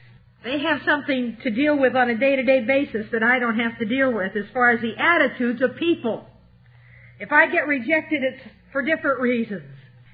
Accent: Iowa, United States; Good Thunder, small town too, just like I grew up in Iowa.

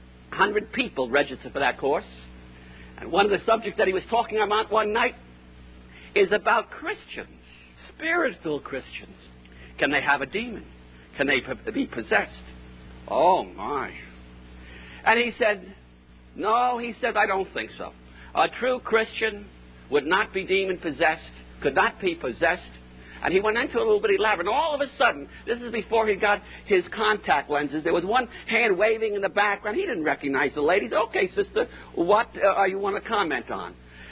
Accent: Tulsa, Oklahoma, United States; I come from Tulsa

